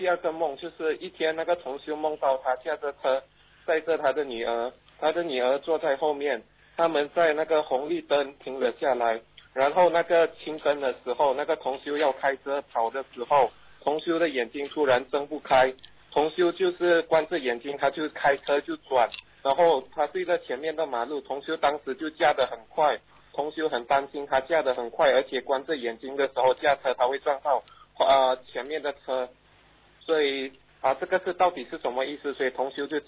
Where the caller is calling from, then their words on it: Brunei; 是我是从文莱打过来的。